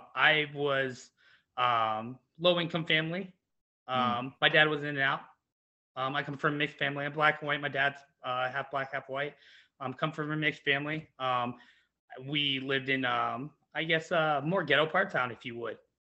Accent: Dallas, Texas, United States; also born or lived in San Diego; I grew up in Dallas, Texas. As soon as I could get out of there, I got in the military. Was in the military for a few years in San Diego. Brought me out to San Diego.

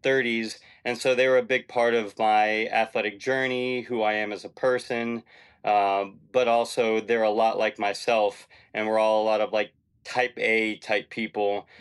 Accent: Fort Myers, Florida, United States; born there; I was born in Fort Myers, Florida, and I have one other sibling, a younger brother

